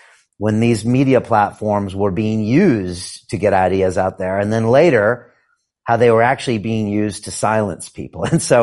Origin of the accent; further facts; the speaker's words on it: United States; because I grew up in America and this felt like a fundamental right that was being taken away from me.